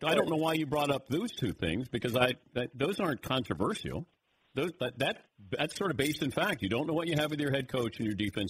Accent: Cincinnati, Ohio, United States; It's just because I'm from Cincinnati, people think, why are you saying mean things about the Bengals?

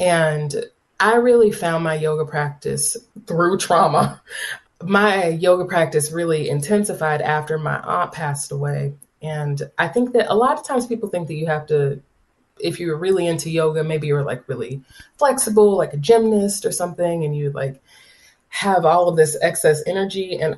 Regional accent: the South, United States; I grew up in the South. My mother is fat. My aunts are fat.

